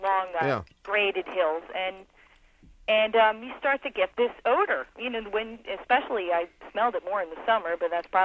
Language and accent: English; Kansas City, United States; from Kansas City.